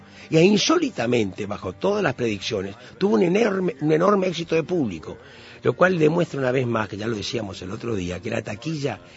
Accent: Uruguay

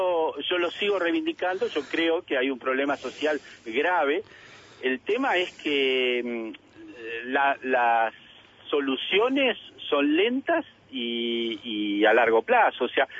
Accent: Montevideo, Uruguay; yo soy del Uruguay, o sea, yo vivía en Malvin de chico, de una familia clase media muy humilde, y vivimos siempre con la casa abierta.

